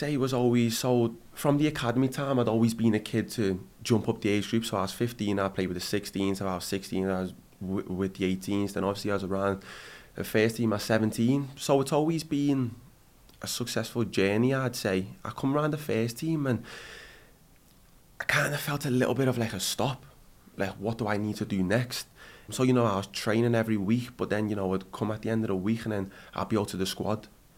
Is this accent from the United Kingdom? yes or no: yes; Liverpool, North West England, United Kingdom; I'm a Scouser. It was always my dream to play here.